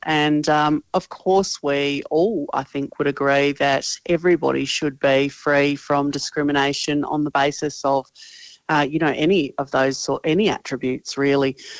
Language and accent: English; Tasmania, Australia; Tasmania, my home state, fought for a long time